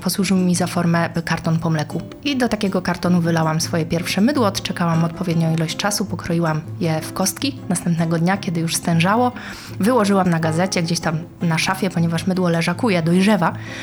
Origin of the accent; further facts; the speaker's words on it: Kamień Pomorski, West Pomeranian Voivodeship, Poland; Jesteśmy z Kamienia Pomorskiego, stamtąd pochodzimy, tam się urodziłyśmy.